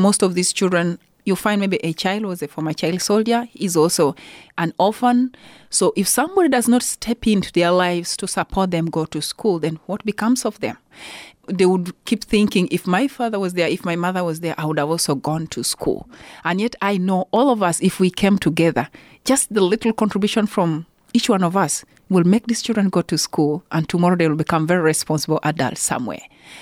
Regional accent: Uganda; I have a training as a teacher. I was born and raised in Uganda.

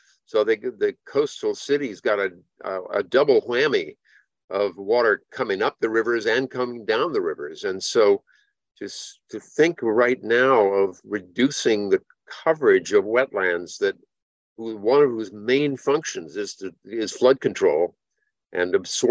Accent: North Carolina, United States; I'm from North Carolina, where Eastern North Carolina is substantial numbers of wetlands.

